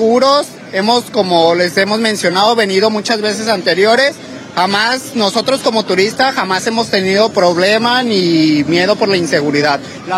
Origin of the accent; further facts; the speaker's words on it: Ameca, Jalisco, Mexico; De Ameca, Jalisco.